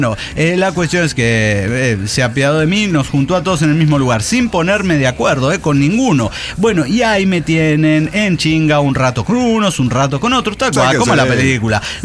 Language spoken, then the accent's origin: Spanish; Potosí, Bolivia; now in Tarija, Bolivia; yo soy potosino, me siento muy chapaco, pero no dejo de ser potosino, porque pues es la gran combinación.